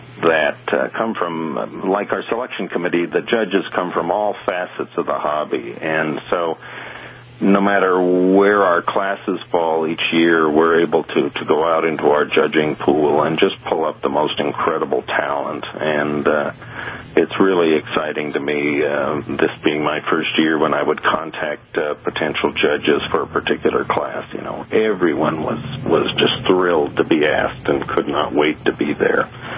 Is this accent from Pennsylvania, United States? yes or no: no; Berkeley, California, United States; I grew up in Berkeley, and she had a 1941 Packard limousine